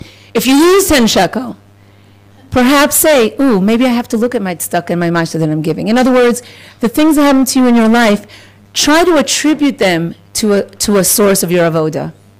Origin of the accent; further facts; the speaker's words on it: New York, United States; So now I'm a New Yorker, formerly.